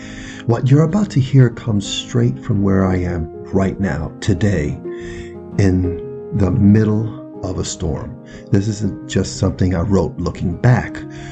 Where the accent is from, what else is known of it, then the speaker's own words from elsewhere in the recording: Bronx, New York, United States; They're truths I've held on to from my days growing up in the Bronx, performing on stages around the world